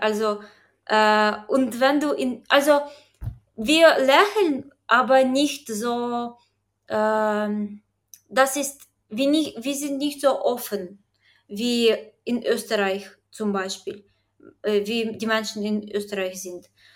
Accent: Ukraine; first language uk; German is a second language; Ich habe mir gedacht, dass meine Muttersprache Ukrainisch und Litauisch ein bisschen ähnlich wären

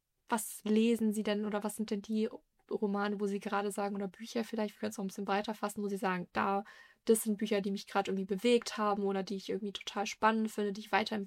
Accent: Frankfurt, Hesse, Germany; ich komme aus Frankfurt

